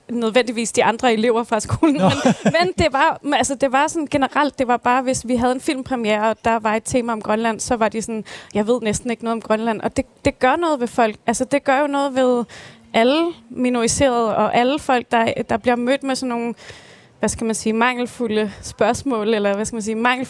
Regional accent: Aarhus, Central Denmark Region, Denmark; born there; also born or lived in Greenland; jeg er født i Aarhus og har boet i Danmark og flyttet frem og tilbage i min barndom.

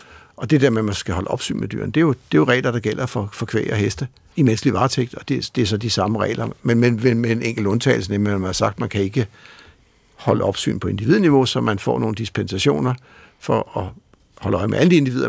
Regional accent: Zealand, Denmark; Jeg voksede op i Sognfri, og der var noget, der hedder Lyngby Åmose.

